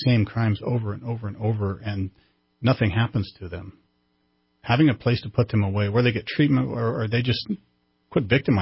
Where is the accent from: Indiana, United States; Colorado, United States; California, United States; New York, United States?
California, United States; Actually, I was from Northern California